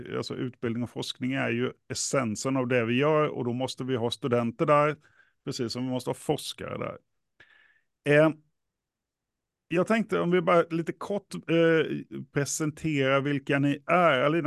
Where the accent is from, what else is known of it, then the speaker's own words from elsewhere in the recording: Småland, Sweden; accent: Småländska; Lyckligtvis så är det inte bara min småländska ni behöver lyssna på